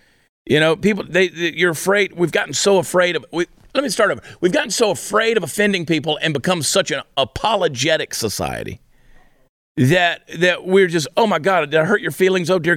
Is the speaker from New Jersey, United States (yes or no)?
yes; New Jersey, United States; born there; You know, people love to give me a hard time because I was born in New Jersey.